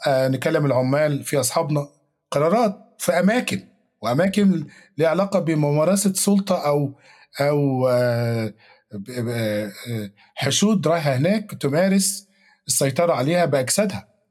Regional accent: Egypt; أنا مصري بالنسبة لي يعني

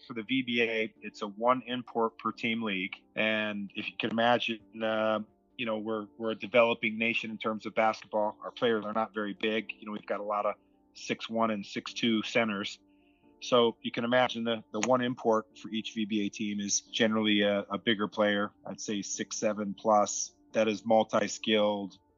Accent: United States; now in Vietnam; I'm an American living and coaching in Southeast Asia. I've been out in the region here 5 years. I'm currently in Vietnam

